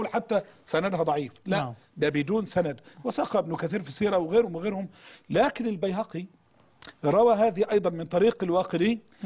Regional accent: Egypt; إحنا كمصريين

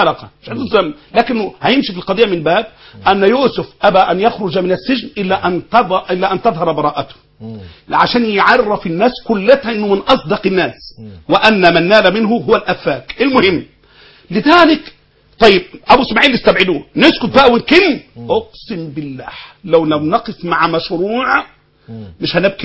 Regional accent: Egypt; يعني مثلا احنا عندنا في مصر بدعه مشهوره جدا

